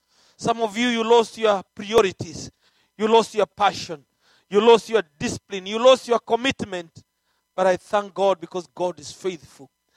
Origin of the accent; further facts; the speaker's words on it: Kenya; We came all the way from Kenya to bring you this message that you can recover your cutting edge.